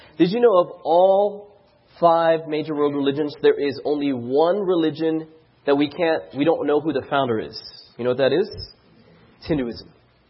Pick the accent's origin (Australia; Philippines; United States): Philippines; And we don't speak Chinese. We're Filipino.